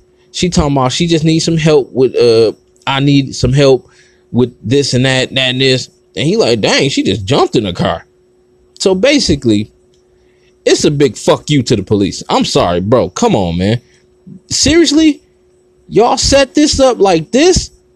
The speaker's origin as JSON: {"language": "English", "town": "Detroit", "region": "Michigan", "country": "United States", "said": "I'm from Detroit."}